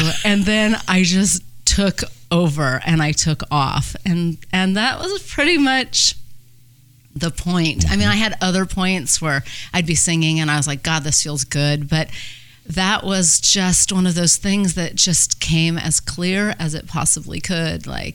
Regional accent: Riverside, California, United States; I grew up in Riverside. I don't know if that's lucky, but I grew up in Riverside, and we had a huge theater in town called Riverside Civic Light Opera

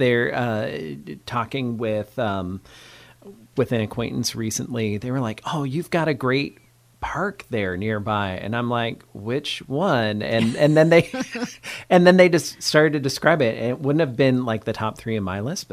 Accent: Columbus, Ohio, United States; I grew up in Columbus, Ohio, and long enough ago that Photoshop was not, or AI, right?

